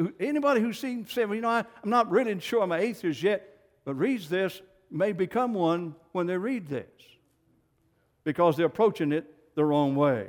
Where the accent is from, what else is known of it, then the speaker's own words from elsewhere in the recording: United States; I'm from Johnson County.